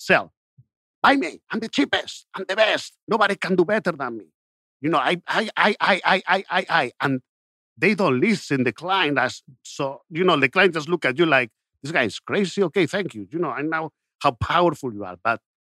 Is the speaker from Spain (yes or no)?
yes; Spain; I'm originally from Spain.